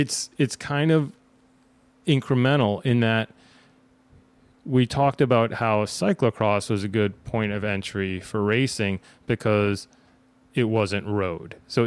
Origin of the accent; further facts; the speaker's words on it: California, United States; Growing up in California, West Coast, racing on the West Coast, especially cyclocross